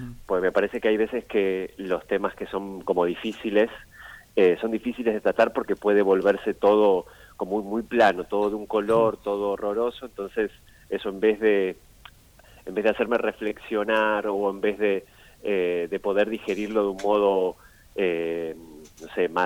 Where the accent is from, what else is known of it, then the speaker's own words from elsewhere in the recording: Gualeguay, Entre Ríos, Argentina; Nosotros somos de Gualeguay, Entre sí. Ríos.